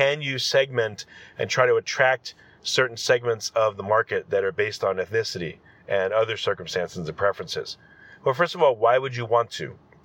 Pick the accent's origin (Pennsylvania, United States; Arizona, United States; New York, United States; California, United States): New York, United States; Well, guess what? I'm from New York.